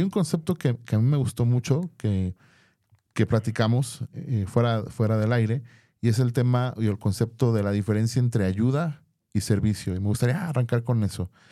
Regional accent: Mexico; Que nos caracteriza como mexicanos, ¿no?

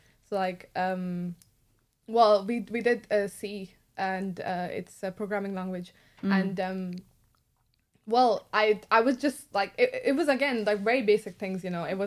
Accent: Pakistan; moved away as an adult; now in United Kingdom; I grew up in Pakistan. I moved to the UK when I was 18

